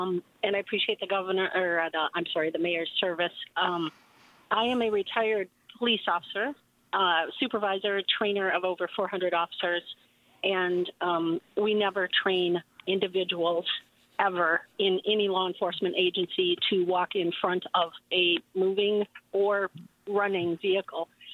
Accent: Wisconsin, United States; And by the way, I grew up in Wisconsin on a farm, and I'm here all my life.

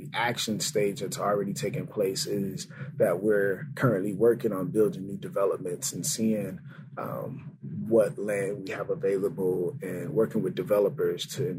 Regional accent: Milwaukee, Wisconsin, United States; now in La Crosse, United States; both growing up in Milwaukee and being here in La Crosse.

